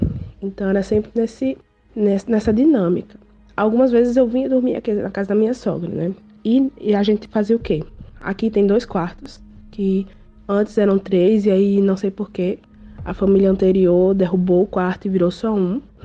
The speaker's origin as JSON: {"language": "Portuguese", "town": "Natal", "region": "Rio Grande do Norte", "country": "Brazil", "said": "Sou de Natal, do Rio Grande do Norte."}